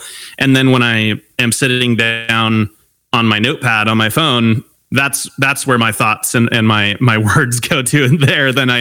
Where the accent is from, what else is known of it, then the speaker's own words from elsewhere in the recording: Long Beach, California, United States; I grew up in Long Beach, California. He grew up in Pittsburgh. So just totally different upbringings.